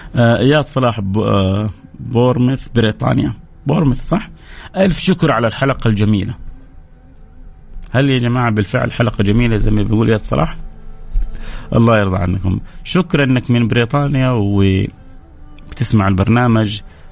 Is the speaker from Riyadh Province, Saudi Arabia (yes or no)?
no; Taif, Makkah Province, Saudi Arabia; أمطرت عندنا في الطائف